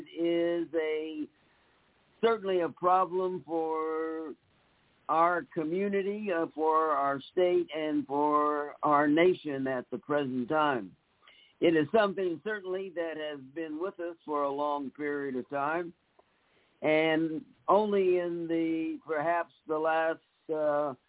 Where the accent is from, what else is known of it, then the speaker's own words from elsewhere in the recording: California, United States; I was raised in California and hadn't experienced directly any racism